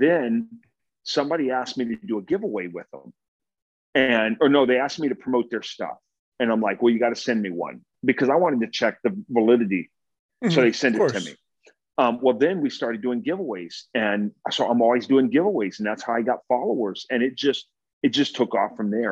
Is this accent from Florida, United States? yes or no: no; Tucson, Arizona, United States; Alex Verdugo from my hometown, Tucson, Arizona, hit